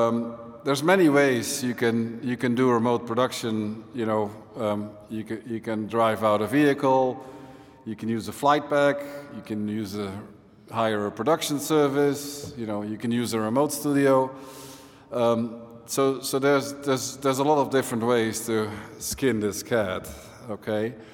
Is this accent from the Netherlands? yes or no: yes; Netherlands; English is a second language; I'm from the Netherlands, let's see if this Enco thing can translate all my weird English.